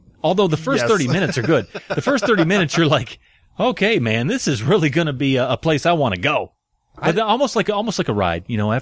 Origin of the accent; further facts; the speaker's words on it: Upper Midwest, United States; See, we went to Cedar Point. I grew up in the Upper Midwest, so Cedar Point was where it was at.